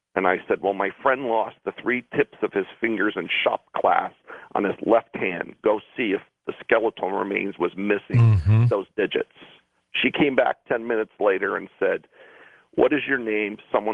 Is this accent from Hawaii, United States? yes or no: yes; Hawaii, United States; a very dear friend of mine who I grew up with in Hawaii was living in the San Pedro area